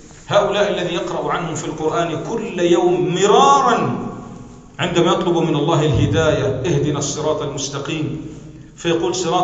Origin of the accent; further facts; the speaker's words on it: North Governorate, Lebanon; لما كنا شباب في ريعان شبابنا كنا نجد أن بلدتنا متميزة عن بلدات مجاورة من مناطق الكورة، لأن فيها اختلاط بما يسمى العيش المشترك.